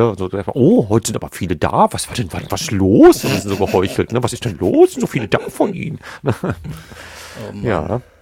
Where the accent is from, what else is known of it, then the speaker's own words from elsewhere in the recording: Gelsenkirchen, North Rhine-Westphalia, Germany; Gelsenkirchen, ne, meine Heimatstadt, ja. Gelsenkirchen Nord ist Bur, ne?